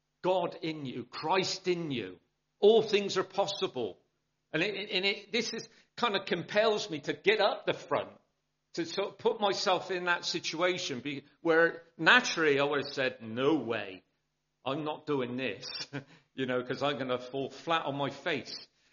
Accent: Bristol, South West England, United Kingdom; accent: South Bristol; my accent, South Bristol, brought up in a housing estate.

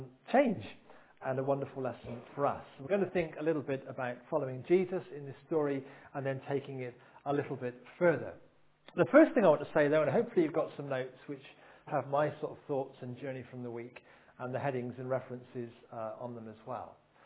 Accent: Bristol, South West England, United Kingdom; Now, I come, as most of you know, from Bristol. My accent probably betrays it.

